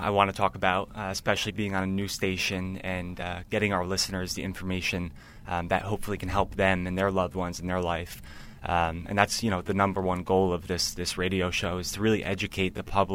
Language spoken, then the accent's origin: English; New York, United States; I was coming from New York. All my family's in New York. My whole life is rooted in New York.